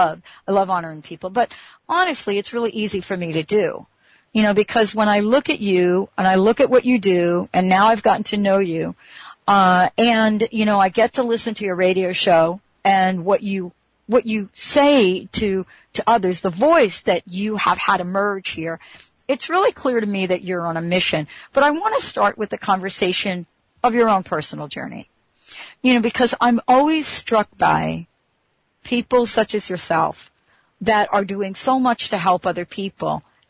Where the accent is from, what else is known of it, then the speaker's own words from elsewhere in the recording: Bronx, New York, United States; I'm a girl from the Bronx.